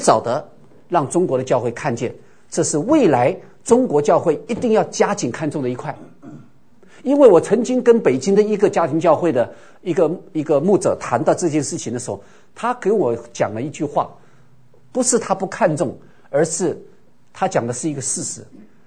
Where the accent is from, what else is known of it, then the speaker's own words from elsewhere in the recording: Taiwan; now in United States; 我们 Chinese always Chinese， you know。我们从台湾到美国，然后呢，我们说 Chinese Church